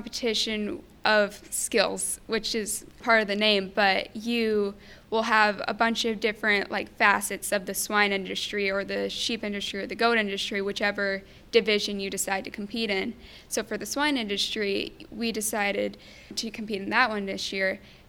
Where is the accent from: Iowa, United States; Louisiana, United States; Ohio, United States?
Iowa, United States; Panora; I'm a junior here at Panorama. I'm from Panora, and I'm in the Wichita Wildcats 4-H club.